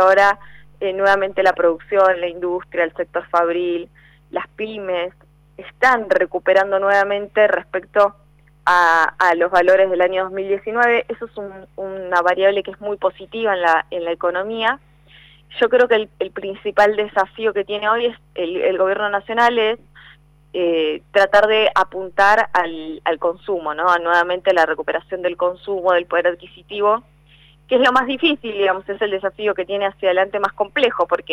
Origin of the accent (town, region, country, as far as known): Argentina